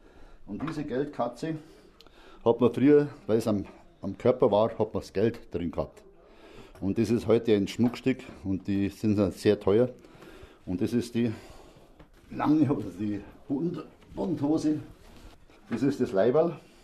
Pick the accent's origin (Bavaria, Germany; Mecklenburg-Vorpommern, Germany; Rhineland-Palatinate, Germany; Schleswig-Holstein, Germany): Bavaria, Germany; Aschau im Chiemgau; und bin aus Ascha im Chiemgau gekommen.